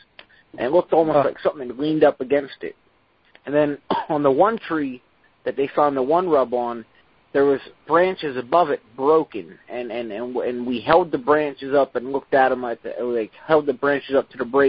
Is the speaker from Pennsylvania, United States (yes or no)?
yes; Pennsylvania, United States; Okay, I'm from Southern PA. I'm literally about a 45-minute drive from Mountaineer Racetrack in West Virginia.